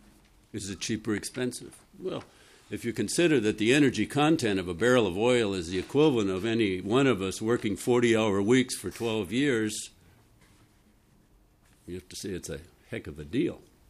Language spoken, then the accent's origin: English; Rochester, Minnesota, United States; I'm from Rochester, energy activist.